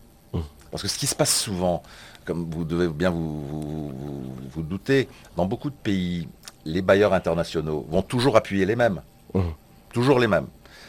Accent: Canada; Moi je ne suis pas français, juste en passant, je suis canadien.

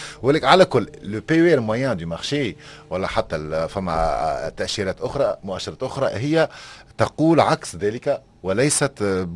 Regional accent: Tunisia; انا كتونسي باش نصدرها النجم نحسبها ب 9 اورو

